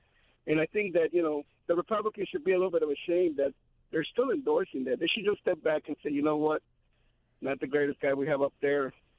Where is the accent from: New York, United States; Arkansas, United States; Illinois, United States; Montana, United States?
Illinois, United States; Chicago; Here in Chicago, I'm from Chicago, you know